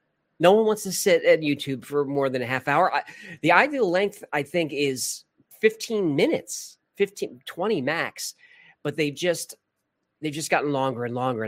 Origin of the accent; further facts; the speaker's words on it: New York, United States; And what's worse is I'm from New York. So New Yorkers don't even know there's another country around them